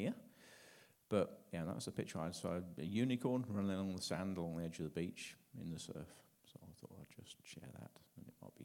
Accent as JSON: {"language": "English", "region": "England", "country": "United Kingdom", "said": "I am from England, yes."}